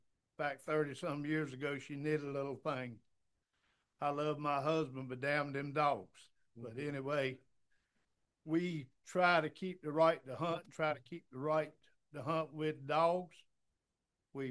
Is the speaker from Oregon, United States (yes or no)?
no; Camden County, North Carolina, United States; from Camden County.